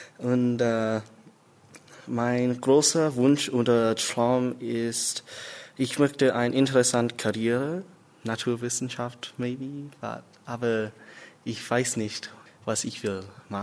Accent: Canada; German is a second language; Ich komme aus Kanada. Ich bin im Jahre 1999 geboren.

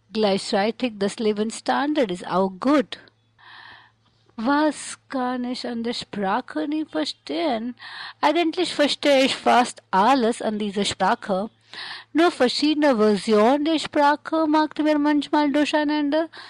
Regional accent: India; German is a second language; Ich komme aus Indien. Ich bin in 1974 geboren.

